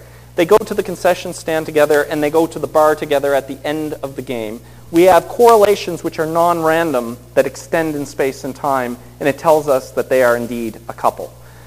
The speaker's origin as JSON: {"language": "English", "region": "Nova Scotia", "country": "Canada", "tie": "born or raised there", "said": "I grew up in Nova Scotia, and it's like admitting I grew up in Nova Scotia, and we didn't have advanced daycare."}